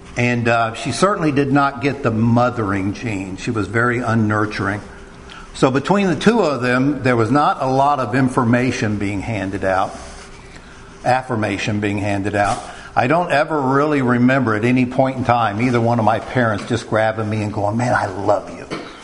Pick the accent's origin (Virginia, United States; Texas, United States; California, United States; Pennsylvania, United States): Texas, United States; San Antonio; born there; I was born in January 19th, 1955 in San Antonio, Texas.